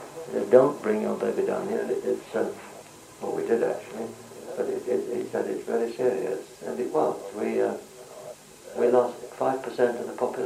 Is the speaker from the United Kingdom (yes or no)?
yes; Leeds, Yorkshire and the Humber, United Kingdom; moved away as an adult; I came from Leeds and was appointed A.J. Kunanagala